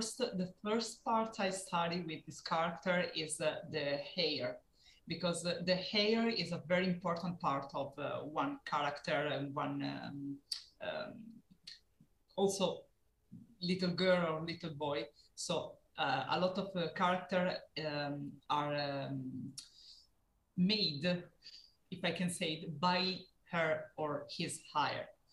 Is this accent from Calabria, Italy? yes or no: no; Turin, Piedmont, Italy; Okay, I live in Italy. I'm from Italy, from Turin.